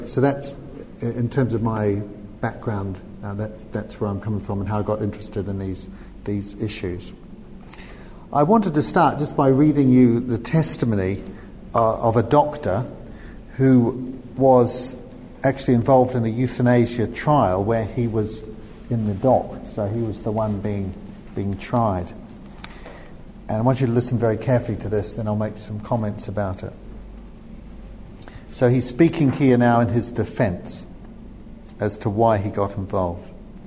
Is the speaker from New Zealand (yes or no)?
yes; New Zealand; moved away as an adult; now in United Kingdom; I come originally from New Zealand. I trained in general surgery.